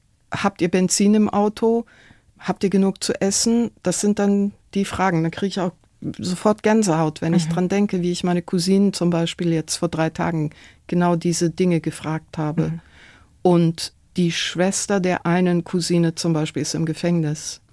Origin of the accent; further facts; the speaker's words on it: Tehran, Tehran Province, Iran; German is a second language; now in Germany; Also geboren und aufgewachsen in Teheran und das letzte Mal war ich vor 25 Jahren jetzt